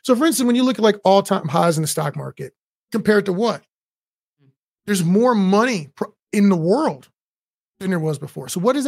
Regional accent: Fort Hood, Texas, United States; So I'm from Fort Hood.

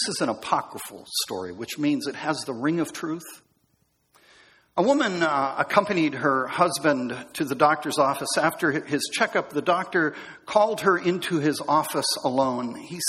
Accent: United States; I grew up here in Central Orange County

